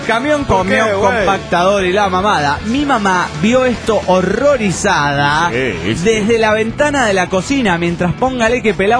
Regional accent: Alberdi, Tucumán, Argentina; Mi pueblo se acostumbra a sacar la basura a la 1 de la tarde.

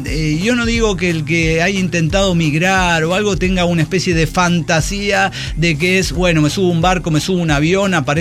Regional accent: Manizales, Caldas, Colombia; de Manizales, Colombia.

